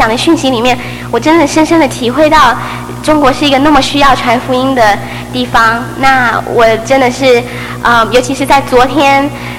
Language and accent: Chinese; Taiwan; 父亲生在四川，我母亲生在上海，他们都是从中国来的。那我虽然说我是在台湾土生土长